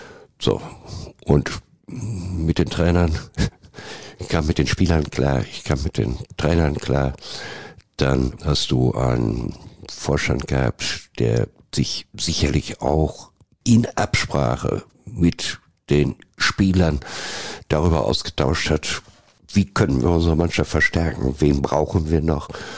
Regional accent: Dortmund, North Rhine-Westphalia, Germany; Einmal als Dortmunder, zweitens als OSCer

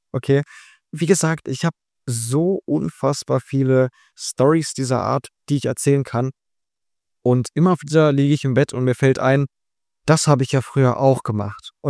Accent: Berlin, Germany; geboren bin ich 2006 in Berlin. Ich bin aufgewachsen, auch in Berlin und hatte eine sehr, sehr gute Kindheit.

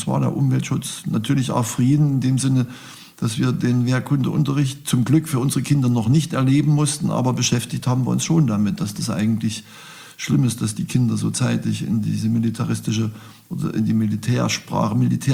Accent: Leipzig, Saxony, Germany; Und ich komme ja aus Leipzig

